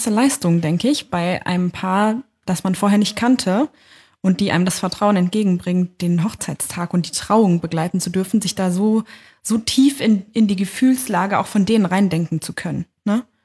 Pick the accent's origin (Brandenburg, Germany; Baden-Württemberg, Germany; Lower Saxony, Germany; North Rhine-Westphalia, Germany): Lower Saxony, Germany; Und das war in meiner Heimat, also im Niedersachsen, südlichen Niedersachsen bei Hannover.